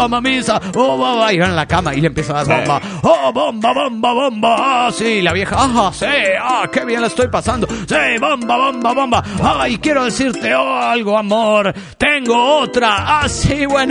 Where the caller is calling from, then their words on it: Mexico; de México.